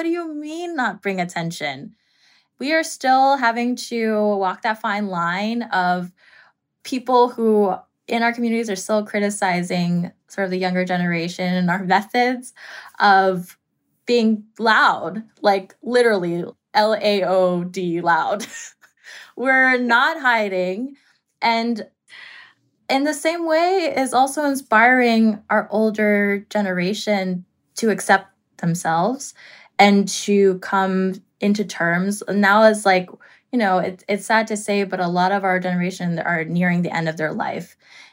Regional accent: United States; because I'm American and because I have the privileges of being an American

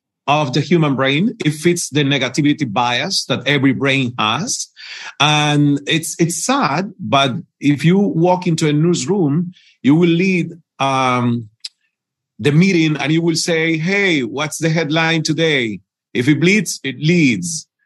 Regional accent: India; You know, I'm from India. I will always be from India.

